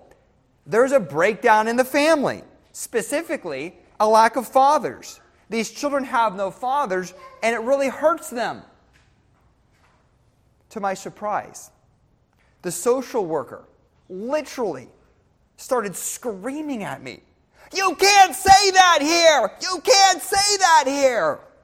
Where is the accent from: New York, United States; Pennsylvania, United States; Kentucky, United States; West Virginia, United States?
Pennsylvania, United States; I grew up in Western Pennsylvania on a multi-generational homestead, working in a multi-generational family business as a construction worker.